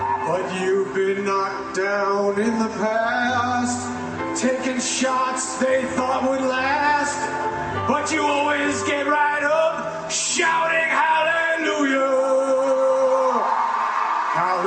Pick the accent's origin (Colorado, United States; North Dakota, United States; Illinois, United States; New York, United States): New York, United States; New York City; We're honored to be here tonight raising money for the capital of the world, my hometown.